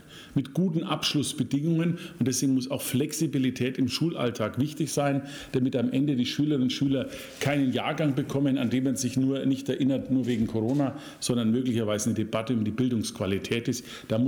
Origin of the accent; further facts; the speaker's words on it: Bavaria, Germany; Und es sei mir verziehen als Bayer, wenn ich das sage.